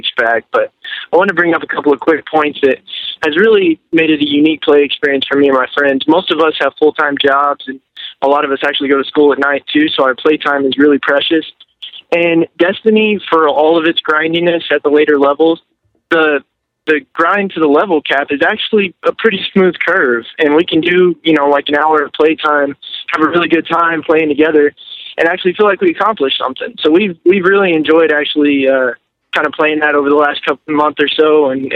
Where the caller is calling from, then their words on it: Texas, United States; from Texas